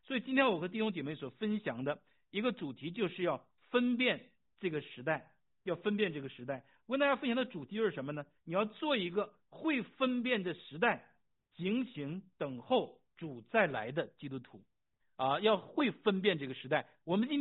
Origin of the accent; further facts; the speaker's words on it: China; 我们都是从这个中国大陆来的，是吧？